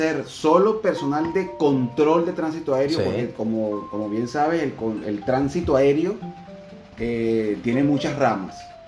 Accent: Venezuela; now in Buenos Aires, Argentina; Yo soy venezolano, evidentemente. Ya tenemos 5 años aquí en Buenos Aires, Argentina.

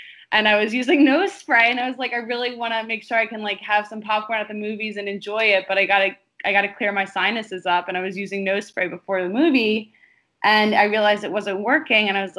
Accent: Haddonfield, New Jersey, United States; now in San Francisco, United States; I am originally from Haddonfield, New Jersey, which is a small suburb outside of Philadelphia. And right now I'm living in San Francisco

